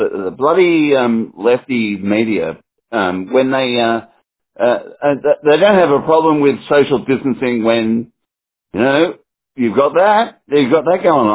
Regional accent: Barrow-in-Furness, North West England, United Kingdom; born there; I was born in Barrow-in-Furness

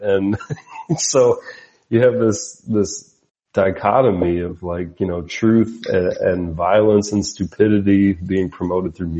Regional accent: United States; What happened, as an American, what happened is this thing, 9/11 happened

